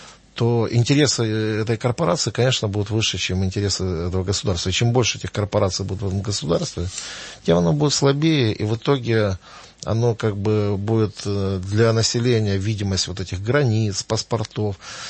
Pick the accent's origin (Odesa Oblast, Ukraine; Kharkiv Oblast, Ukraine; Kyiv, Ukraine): Kyiv, Ukraine; also born or lived in Dnipropetrovsk; Я родился в Днепропетровске, да, потом всю жизнь прожил в Киеве.